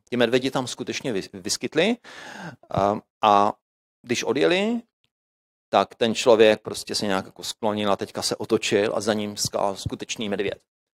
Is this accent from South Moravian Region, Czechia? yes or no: no; Zlín Region, Czechia; Když jsme bydleli jako dítě, si vzpomínám, na Valašsku, a v létě, jakoby v zimě jsme měli krásně vodu, jo. Protože jsme bydleli na kopci